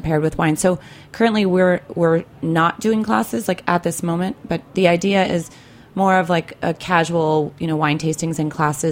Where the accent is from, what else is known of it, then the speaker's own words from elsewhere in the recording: Queens, New York, United States; I grew up in Queens.